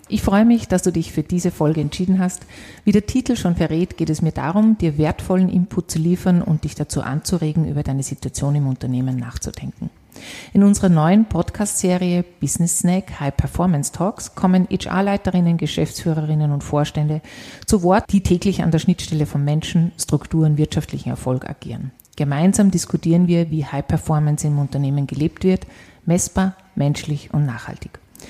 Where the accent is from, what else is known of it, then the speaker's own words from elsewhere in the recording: Salzburg, Austria; weil das ist mir empfohlen worden als Salzburgerin, das so zu bestellen.